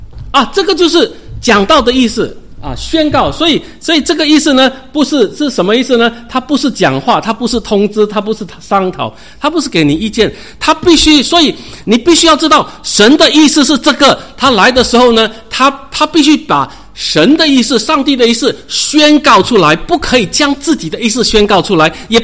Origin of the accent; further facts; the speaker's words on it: China; 就好像我们中国人说圣旨到